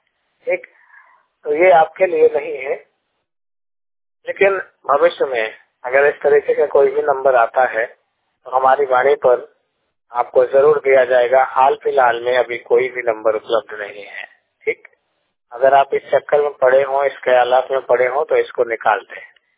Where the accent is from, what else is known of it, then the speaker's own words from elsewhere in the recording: Uttar Pradesh, India; लेकिन सोचिए कि हम लोग यूपी के रहने वाले हैं